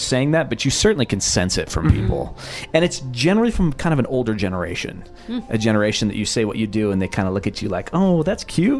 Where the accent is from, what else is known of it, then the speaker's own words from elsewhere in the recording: Utah, United States; It's hard to hide it with me when I say I'm from Utah and I say I have five kids.